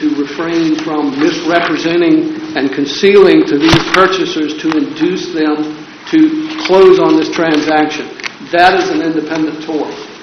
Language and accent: English; Irvington, United States; from Irvington